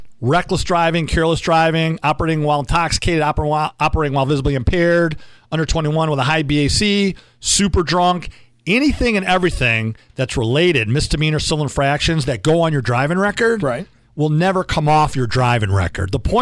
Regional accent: Detroit, Michigan, United States; But, you know, I grew up in Metro Detroit. I went to Berkeley. I grew up off Woodward.

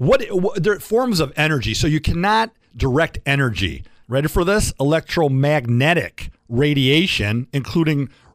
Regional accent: Oak Park, Michigan, United States; Then we crossed 8 Mile near North End, and I grew up in Oak Park, went to Berkeley.

